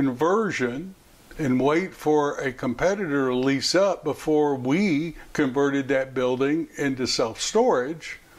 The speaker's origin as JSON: {"language": "English", "town": "Louisville", "region": "Kentucky", "country": "United States", "tie": "born or raised there", "said": "let's say in my hometown of Louisville, in the Fern Valley area, is very different than the trade area in the east end of the county."}